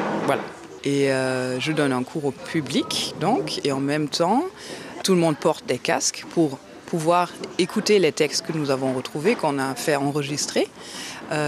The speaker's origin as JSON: {"language": "French", "town": "Cologne", "region": "North Rhine-Westphalia", "country": "Germany", "said": "Et puis quand on disait, je viens de Cologne, mais d'où viens-tu réellement ?"}